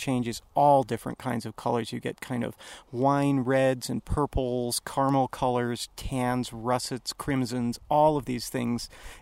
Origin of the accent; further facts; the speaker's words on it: Midwest, United States; I grew up in the Midwest, and it never occurred to me that the prairie grasses would change color in fall, too, just like the trees.